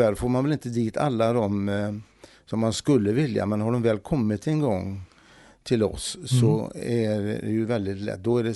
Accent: Herrljunga, Västra Götaland County, Sweden; Och den ligger närmare Od i Herrljunga kommun, där jag kommer ifrån. Så att det var som ung pojk och lyssnade på henne.

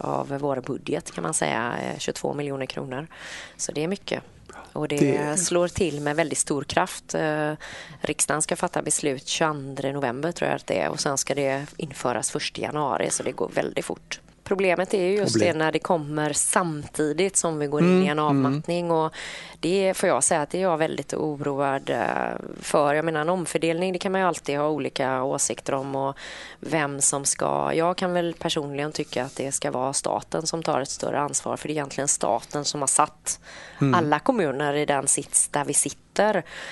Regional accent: Partille, Västra Götaland County, Sweden; Jag spelade faktiskt piano när jag var liten här i Partille.

